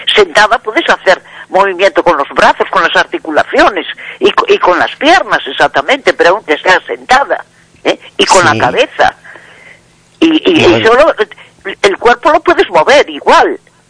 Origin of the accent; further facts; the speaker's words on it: Vigo, Galicia, Spain; Nací en Vigo. Soy de Vigo. Nací en Vigo y aquí sigo.